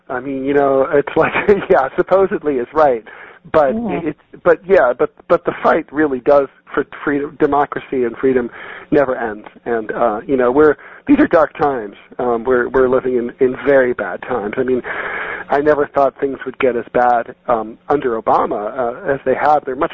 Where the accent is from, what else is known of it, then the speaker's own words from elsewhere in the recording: Dayton, Ohio, United States; But I got into cartooning when I was a kid. I grew up in Dayton, Ohio.